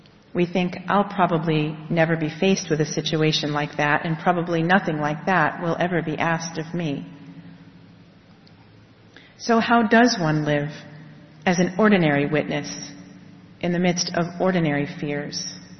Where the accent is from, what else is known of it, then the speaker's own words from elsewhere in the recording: Rochester, New York, United States; I think also of Corpus Christi Catholic Church in Rochester, New York, my hometown